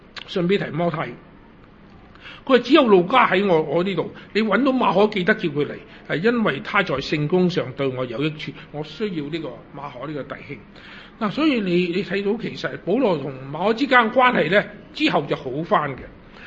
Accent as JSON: {"language": "Cantonese", "country": "China"}